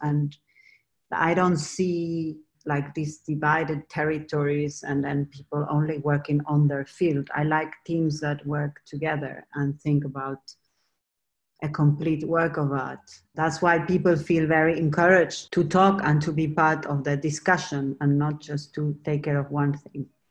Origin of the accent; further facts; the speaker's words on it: Argentina; No, there is a lot of popular music in Argentina